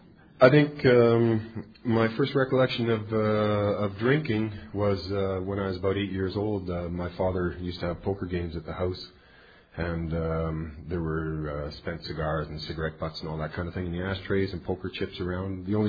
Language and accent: English; Toronto, Ontario, Canada; also born or lived in Montreal, Canada; coming to Toronto, where I was born, because I had taken a geographic cure and moved to Montreal, and I came here from Montreal with friends.